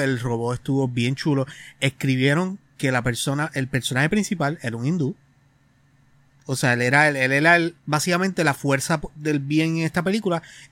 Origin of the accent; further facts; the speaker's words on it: Puerto Rico; Nosotros somos nativos de Puerto Rico.